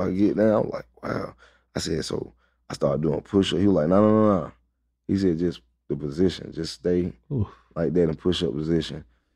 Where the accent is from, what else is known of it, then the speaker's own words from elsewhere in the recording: Atlanta, Georgia, United States; Like I say, I'm from Atlanta because I done stayed on the Swatch.